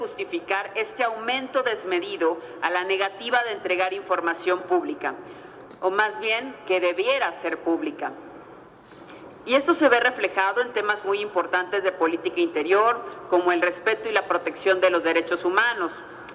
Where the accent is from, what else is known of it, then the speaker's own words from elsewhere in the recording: Veracruz, Mexico; somos 8 millones los veracruzanos que estamos sufriendo atropello tras atropello todos los días. Somos 8 millones que también somos mexicanos